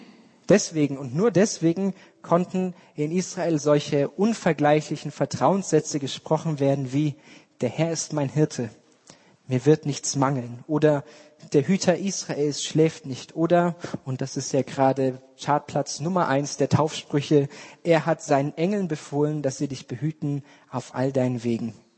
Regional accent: Germany; born there; Ich bin selbst in der DDR geboren

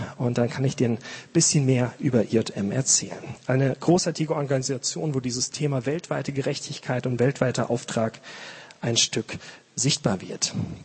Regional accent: North Rhine-Westphalia, Germany; now in Marburg, Germany; komme ich selber nicht aus Marburg, ich komme aus der Nähe von Bielefeld.

